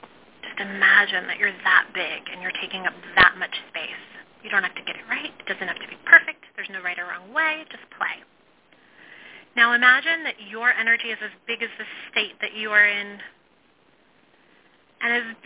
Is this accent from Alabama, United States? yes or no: no; Ohio, United States; born there; So I was born in Ohio, and my parents separated when I was 2 years old. And my mom raised me after that on her own.